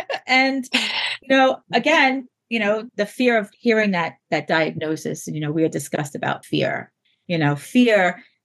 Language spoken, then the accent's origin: English; New York, United States; I was a kid, you know, I grew up out in Long Island.